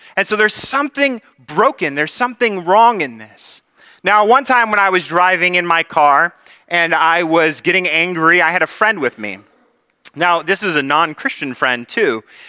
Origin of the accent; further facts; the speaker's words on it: California, United States; this is something that is always been a part of my life as a Californian driving. We all drive aggressively, I think, in California.